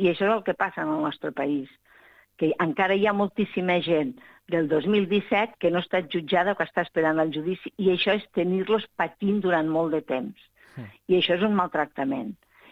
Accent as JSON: {"language": "Catalan", "town": "Xerta", "region": "Catalonia", "country": "Spain", "said": "jo soc d'un poble molt petit, que es diu Xerta"}